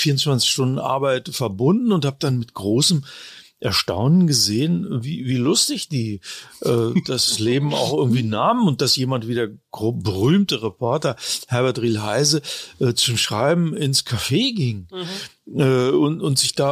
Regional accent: Braunschweig, Lower Saxony, Germany; moved away as an adult; now in Munich, Germany; also ich bin ja von Braunschweig, meiner Heimatstadt aus, nach München gekommen

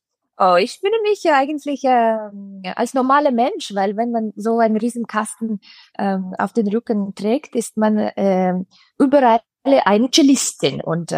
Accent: Russia; German is a second language; moved away; Ich glaube, in Russland, wo ich aufgewachsen bin, da ist diese Differenz zwischen Professor und Schüler

